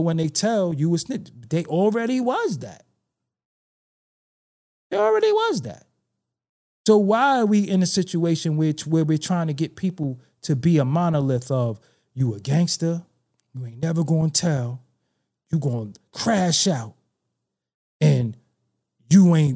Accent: Brooklyn, New York, United States; But I gotta be held to a standard because I'm from Brooklyn.

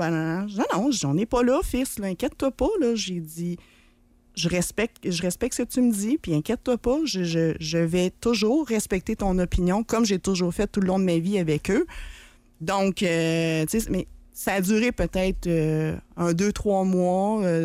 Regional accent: Salaberry-de-Valleyfield, Quebec, Canada; now in Quebec City, Canada; je viens de la Montérégie. J'ai passé. J'étais arrivée à Québec en 2020, en plein milieu de la pandémie. Donc, j'ai passé la majorité de ma vie en Montérégie. Une belle région, Salaberry de Valleyfield

